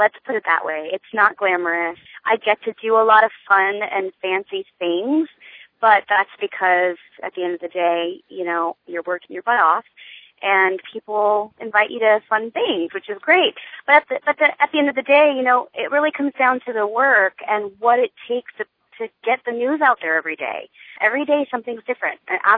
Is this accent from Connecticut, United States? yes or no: yes; Connecticut, United States; now in Seattle, United States; I know, but I'm from Connecticut, so what am I going to do?